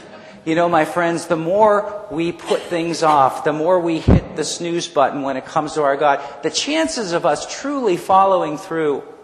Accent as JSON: {"language": "English", "town": "Cleveland", "region": "Ohio", "country": "United States", "tie": "born or raised there", "said": "I grew up in a city. I grew up outside of Cleveland"}